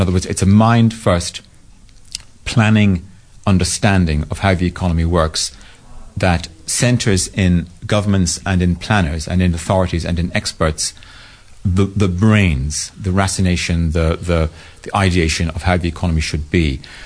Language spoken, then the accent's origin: English; Dublin, Leinster, Ireland; moved away as an adult; now in United Kingdom; my background is that I'm from South Dublin. I went to Trinity College Dublin, studied medieval English and philosophy. And I left, went to the UK